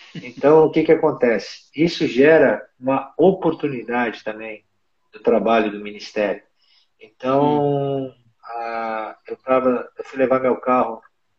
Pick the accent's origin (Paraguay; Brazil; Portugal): Brazil; Curitiba, Paraná; accent: southern; Vixe, Maria, deve ser meu sotaque do sul, né? Deve ser meu sotaque, né? A primeira coisa que eu pensei, não, eu sou de Curitiba e tal, tal.